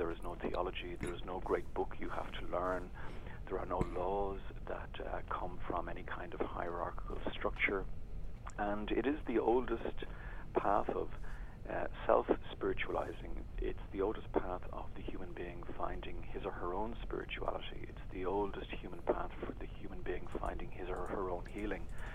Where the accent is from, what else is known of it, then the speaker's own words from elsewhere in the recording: Ireland; We are Irish, so we draw hugely from our own native Irish tradition, which is, as you say, Celtic, but it's also pre-Celtic.